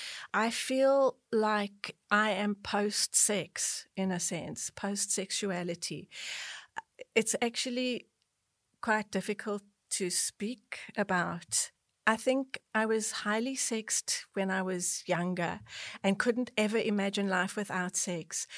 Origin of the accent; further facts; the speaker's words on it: South Africa; growing up in South Africa